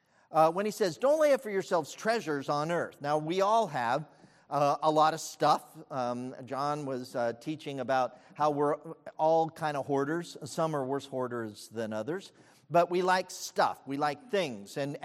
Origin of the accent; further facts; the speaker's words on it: Dayton, Ohio, United States; the house on Wilfred Avenue, where I grew up in Dayton, Ohio, it was given to flooding.